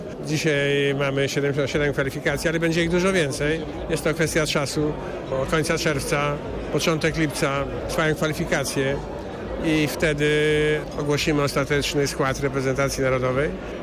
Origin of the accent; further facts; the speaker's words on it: Poznań, Greater Poland Voivodeship, Poland; jako Poznaniak i Wielkopolanin ogromnie się z tego cieszę